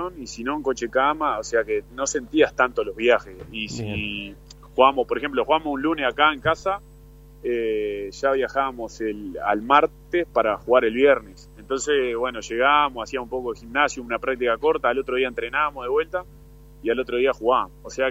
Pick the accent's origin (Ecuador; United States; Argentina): Ecuador; No sabía, yo soy ecuatoriano.